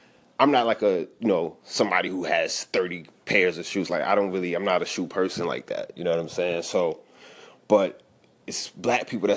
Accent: New Jersey, United States; Just growing up in Jersey, my mother having her friends over, or she might be by herself.

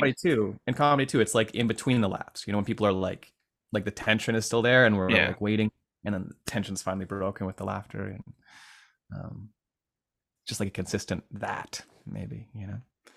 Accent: Edmonton, Alberta, Canada

